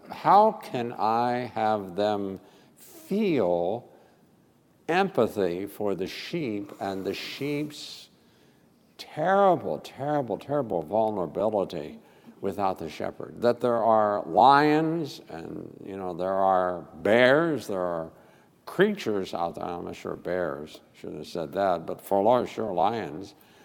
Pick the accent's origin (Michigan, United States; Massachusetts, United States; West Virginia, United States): West Virginia, United States; now you understand I'm from West Virginia, so I got to keep things pretty simple for me to get it.